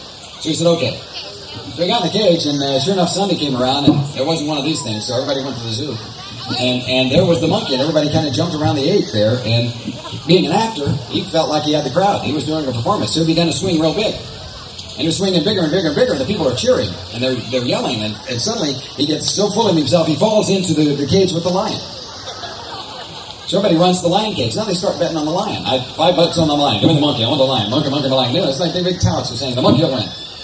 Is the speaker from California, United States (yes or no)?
yes; Los Angeles, California, United States; and I am from Los Angeles.